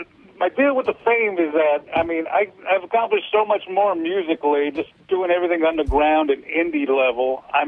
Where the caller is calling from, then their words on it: Hacienda Heights, California, United States; I'm calling from Hacienda Heights.